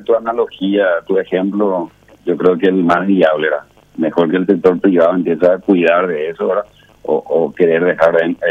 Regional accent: Amambay, Paraguay; acá nosotros en Amambay somos también paraguayos, somos también gente de bien

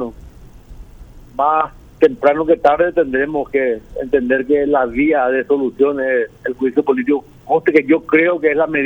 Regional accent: Paraguay

